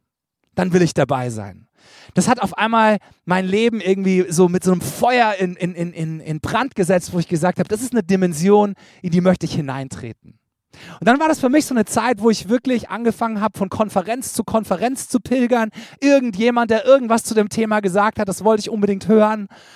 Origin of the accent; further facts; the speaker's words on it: Karlsruhe, Baden-Württemberg, Germany; Und ich komme aus Karlsruhe.